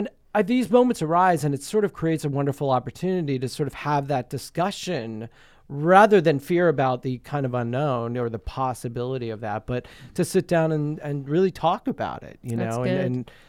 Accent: Long Island, New York, United States; So, if there was a hurricane, I came from Long Island.

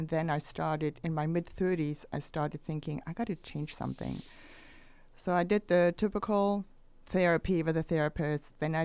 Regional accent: Germany; moved away as an adult; now in United States; I originally was born and raised in Germany

